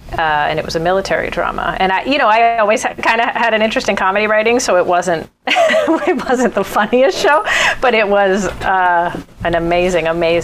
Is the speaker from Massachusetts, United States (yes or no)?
yes; Boston, Massachusetts, United States; Like, I was a girl from Boston, and my father was a lawyer, and my mom was a teacher.